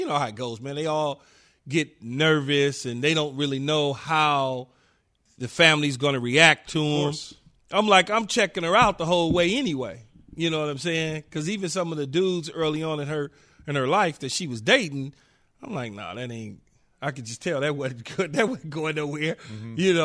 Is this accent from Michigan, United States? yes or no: no; Los Angeles, California, United States; And so, you know, as growing up in South Central LA, being around or seeing gay people was different.